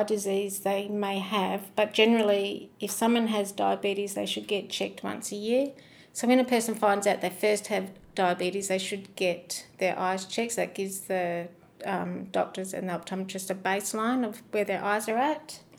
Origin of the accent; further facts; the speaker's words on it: Tasmania, Australia; now in Perth, Australia; I'm from Tasmania, so I'm Palawa. I'm not actually Noongar. I'm married to a Noongar man and moved to Perth in 2000.